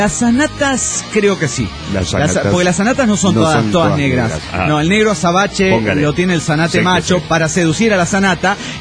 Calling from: Managua, Nicaragua; de Managua, Nicaragua.

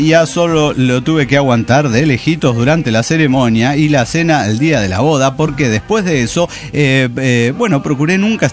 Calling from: Ensenada, Baja California, Mexico; de Ensenada, Baja California.

